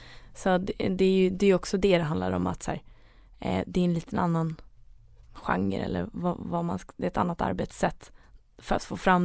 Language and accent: Swedish; Sundbyberg, Stockholm County, Sweden; Jag är uppväxt i Sundbyberg, som är en förort i Stockholm.